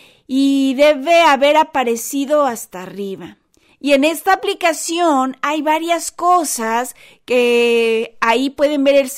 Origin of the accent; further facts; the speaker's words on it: United Kingdom; Spanish is a second language; Obviamente tengo acento porque soy británico y quiero su opinión de este video